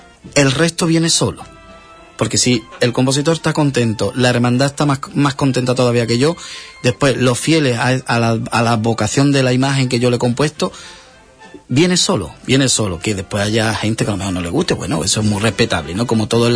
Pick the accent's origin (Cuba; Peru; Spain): Spain; Isla Cristina, Andalusia; es mucho orgullo y me engrandece que mis marchas nazcan en Isla Cristina, que yo las haga en Isla Cristina y que lleven el sello propio de mi pueblo de Isla Cristina.